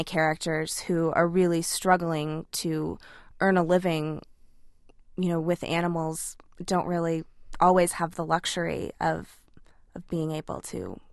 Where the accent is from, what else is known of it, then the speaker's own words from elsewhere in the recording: Grand Junction, Colorado, United States; My own personal experience growing up in Grand Junction could not be, you know, more different from my characters. I didn't grow up on a ranch.